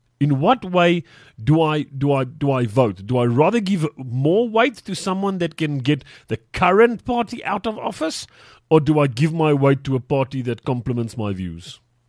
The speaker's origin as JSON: {"language": "English", "country": "South Africa", "said": "I'm a South African that now needs advice."}